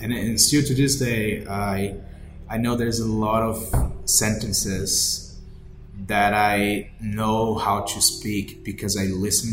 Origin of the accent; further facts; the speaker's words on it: England, United Kingdom; That's probably not a very accurate New York accent, but it sounded right to me as an English person speaking.